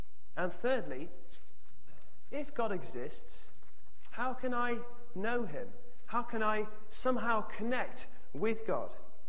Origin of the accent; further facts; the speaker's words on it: North West England, United Kingdom; now in Oxford, United Kingdom; I come originally from Cheshire, but I live in Oxford with my family